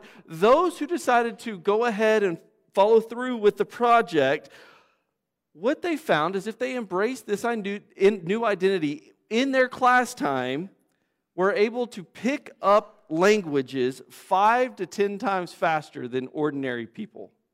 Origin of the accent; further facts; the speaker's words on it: Texas, United States; I was shaped by the fact I grew up in West Texas. I was shaped by the fact I've grown up in America.